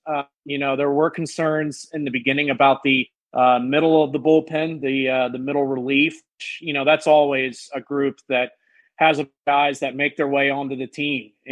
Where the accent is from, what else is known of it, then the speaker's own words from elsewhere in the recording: Houston, Texas, United States; but now back in my hometown of Houston.